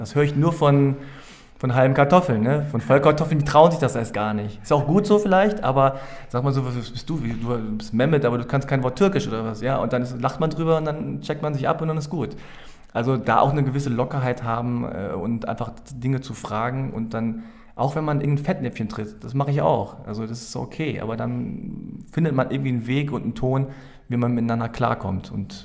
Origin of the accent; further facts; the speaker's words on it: Germany; ich bin koreanischer Herkunft, aber in Deutschland geboren und aufgewachsen